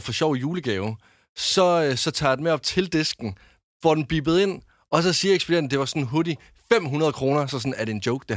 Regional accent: Jutland, Denmark; Jeg er jo jyde jo.

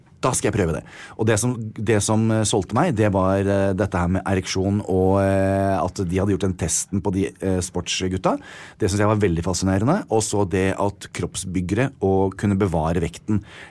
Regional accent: United States; Norwegian is a second language; now in Norway; Jeg kommer fra USA

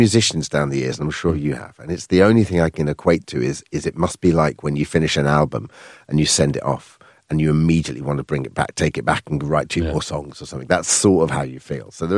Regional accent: Colchester, East of England, United Kingdom; And then my hometown in Colchester, where I grew up

